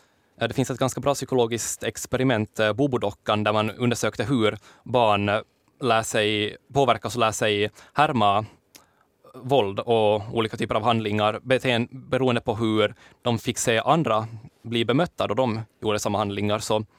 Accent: Korsholm, Ostrobothnia, Finland; Jag tror i min hemkommun Korsholm vi har ganska få.

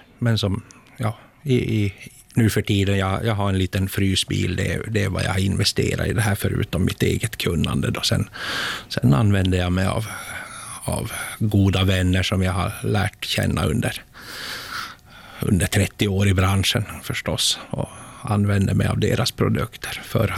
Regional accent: Finland; De visste om att jag var finne

